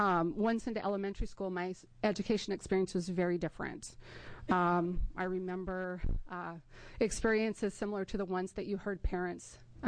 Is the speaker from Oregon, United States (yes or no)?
yes; Portland, Oregon, United States; I grew up in Portland. In the late 70s, I attended an all-Indian urban preschool that was near what is now the convention center.